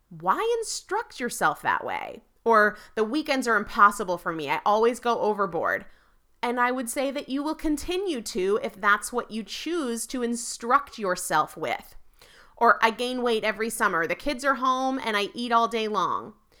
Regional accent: New England, United States; I'm from New England, I'm a Yankee, and I don't do gentle very well.

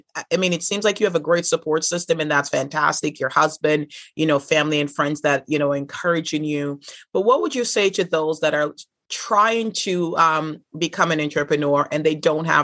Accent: Jamaica; growing up in Jamaica, growing up with Jamaican parents.

